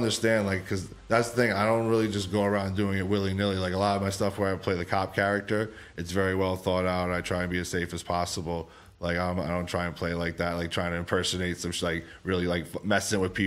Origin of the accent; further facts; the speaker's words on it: Bronx, New York, United States; So like that was, I guess that was real because I come from the Bronx. So like, I'm right next to Yonkers and everything.